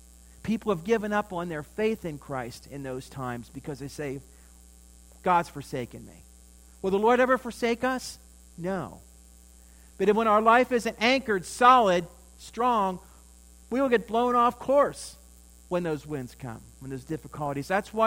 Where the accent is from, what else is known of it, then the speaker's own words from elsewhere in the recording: Pennsylvania, United States; One time when I was in my youth, our church was close to, my hometown was very close to Ohiopow State Park, and the Occhiogany River is there